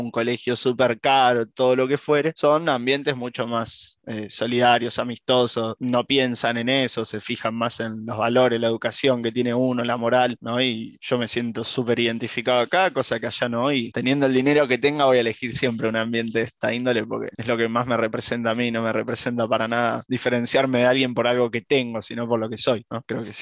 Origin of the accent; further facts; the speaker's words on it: Buenos Aires, Argentina; Yo viví con mis viejos hasta los 7 años, con ambos, vivía en provincia y nada, mis viejos se terminaron separando, yo me vine con mi vieja y mi hermano acá a Capital, Caballito, que es donde vivía mi abuela también